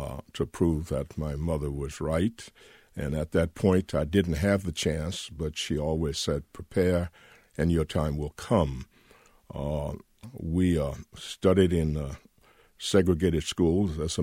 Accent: Louisiana, United States; born there; But I was born in Louisiana, and I don't know that makes me an outside in Alabama.

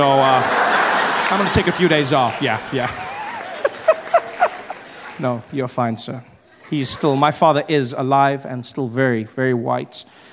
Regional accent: South Africa; born or raised there

